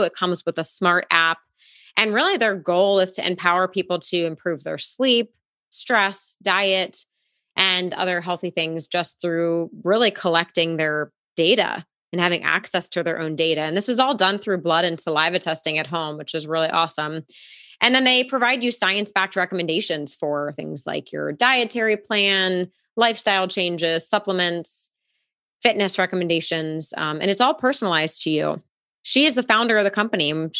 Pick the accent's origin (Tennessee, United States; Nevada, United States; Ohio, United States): Nevada, United States; Las Vegas; from Vegas, and I'm here with my sister Lauren all the way in New York City.